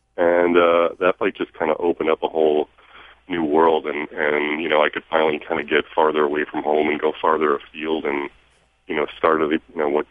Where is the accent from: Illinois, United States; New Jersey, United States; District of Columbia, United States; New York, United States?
New York, United States; Well, I grew up in upstate New York. And we started out kind of in the suburbs.